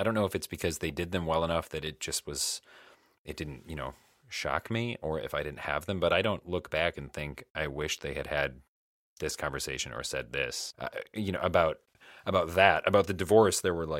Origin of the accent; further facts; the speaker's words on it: Michigan, United States; now in Illinois, United States; when I moved from Michigan down to Illinois, that I didn't come back. My plan was to just come down temporarily. And then I just decided, like, home is gone.